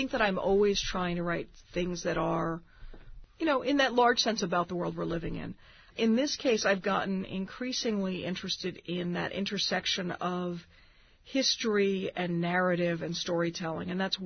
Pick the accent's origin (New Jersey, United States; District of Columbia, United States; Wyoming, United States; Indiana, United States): District of Columbia, United States; Washington; I grew up in Washington, D.C., and Nixon was sort of the first president of my conscious life, and I grew up in a very liberal family, and we were perpetually marching on Washington